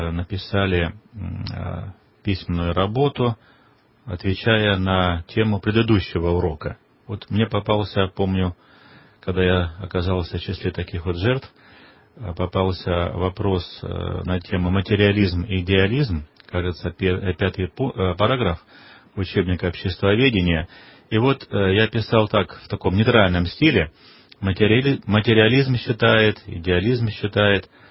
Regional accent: Luhansk Oblast, Ukraine; Это было в 10 классе средней школы в Донбассе, откуда я родом. Это был 1974 год.

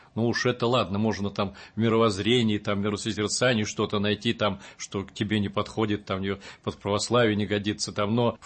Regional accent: Buryatia, Russia; я из Бурятии родом, из Забайкалья.

